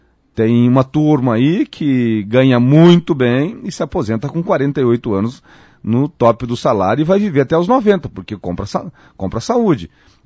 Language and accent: Portuguese; Paraná, Brazil; eu sou muito ligado, até mesmo que sou do Paraná, o homem do campo.